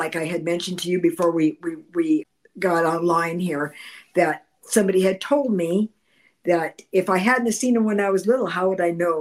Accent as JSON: {"language": "English", "town": "Anaheim", "region": "California", "country": "United States", "tie": "born or raised there", "said": "It wasn't where I grew up in. I grew up in Anaheim, California."}